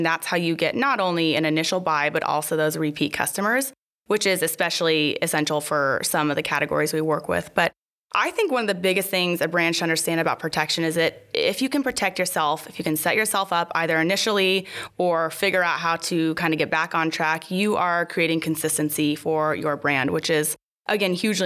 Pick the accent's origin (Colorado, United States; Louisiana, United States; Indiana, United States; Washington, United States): Washington, United States; Spokane; So I grew up in Spokane, which is where eTales is located, and went over to Seattle for school at UW, which I loved.